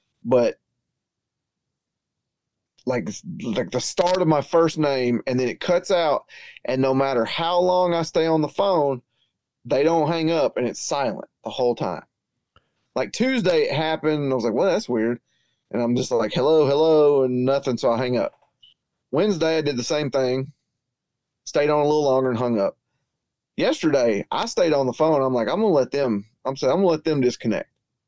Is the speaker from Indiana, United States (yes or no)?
no; Georgia, United States; We're from Georgia. I don't even know where the fuck Mapleton is.